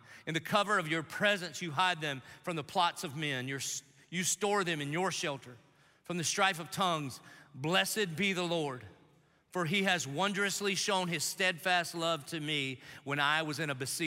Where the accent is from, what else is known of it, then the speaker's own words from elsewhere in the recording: South Carolina, United States; See, I'm from South Carolina, and we are efficient with the number of syllables that we decide to use in a sentence.